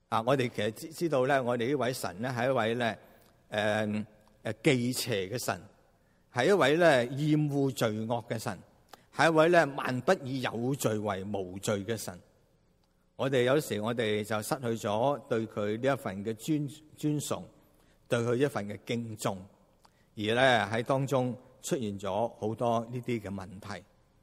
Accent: China; 其实呢有时呢呢种嘅拜神模式呢其实我哋中国人呢都唔陌生㗎

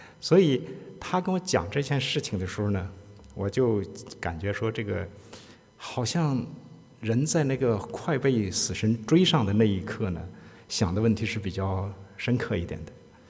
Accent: China; 这是我们中国人不太爱谈的一件事儿

